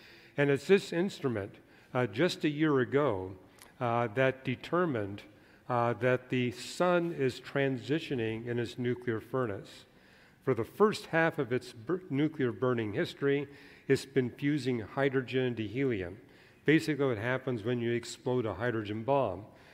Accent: Vancouver, British Columbia, Canada; Because twice growing up in Vancouver, I saw it rain nonstop for more than 70 days and 70 nights.

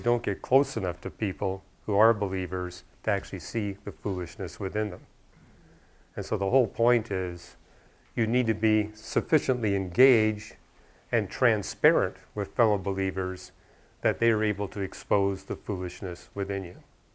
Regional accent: Vancouver, British Columbia, Canada; So where I grew up in Vancouver, probably 1% or less of the population were Bible-believing Christians.

